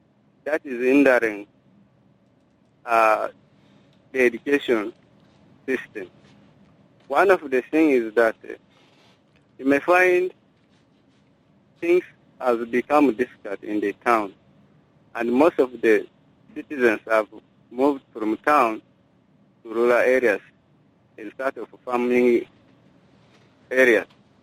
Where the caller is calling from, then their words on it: Yambio, Western Equatoria, South Sudan; I'm calling from Yambio.